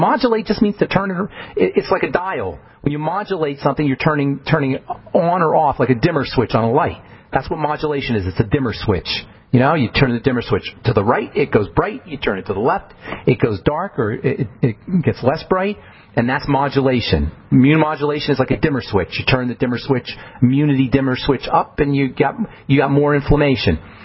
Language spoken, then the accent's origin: English; New York City, New York, United States; I grew up in New York City, and got mugged a few times.